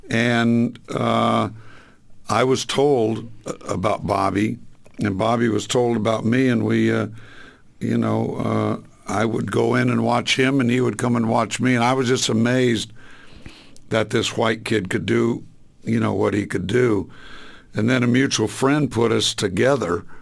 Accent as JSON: {"language": "English", "region": "California", "country": "United States", "tie": "born or raised there", "said": "I mean, we were raised in Orange County, which was a very, you know, very white"}